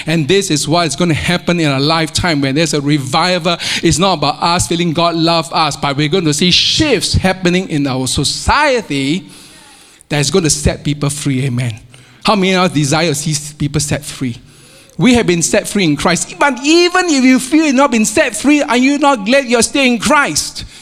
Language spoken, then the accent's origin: English; Singapore; moved away; accent until I left Singapore. And, you know, I'm a Galilean in a sense. You know, I speak, y'all find my accent very strange.